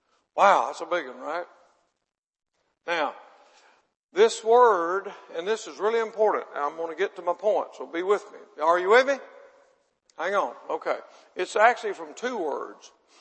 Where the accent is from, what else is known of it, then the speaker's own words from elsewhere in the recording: Mississippi, United States; well, I'm from Mississippi. We didn't have kindergarten.